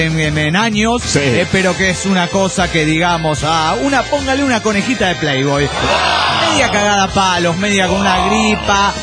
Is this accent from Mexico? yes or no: yes; Toluca, State of Mexico, Mexico; de Toluca, México.